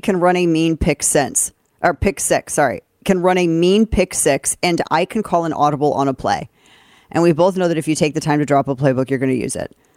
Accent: St. Louis, Missouri, United States; I know nothing about football, nothing, because I came from St. Louis, okay? St. Louis is a baseball town.

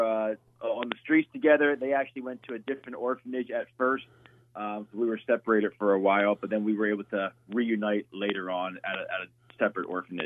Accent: Philadelphia, Pennsylvania, United States; I come from Philadelphia, Pennsylvania, a really rough family situation.

